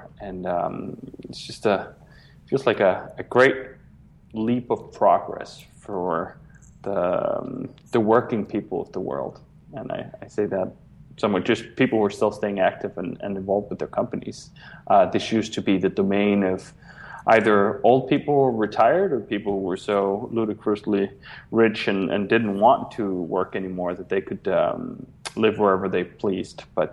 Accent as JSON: {"language": "English", "town": "Copenhagen", "region": "Capital Region", "country": "Denmark", "tie": "born or raised there", "moved": "as an adult", "said": "I grew up in Copenhagen, Denmark. So, I mean, there's about 1.2 million people or something there, which I guess is somewhat of a sizable city, certainly not Chicago, but it's a nice place as well. I enjoyed the 25 years that I spent there"}